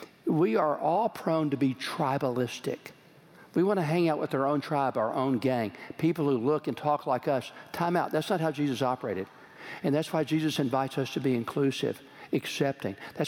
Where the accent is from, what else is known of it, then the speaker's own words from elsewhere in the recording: Texas, United States; I grew up in Texas, and there was this really famous football coach named Darryl Royal.